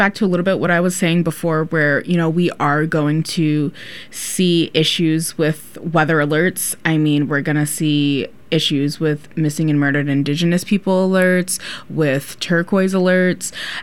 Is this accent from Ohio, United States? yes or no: yes; Cleveland, Ohio, United States; I'm originally from Cleveland, Ohio. I come from the Pueblo of Okeawenge with Jicarilla Apache lineage and Isleta Pueblo lineage as well.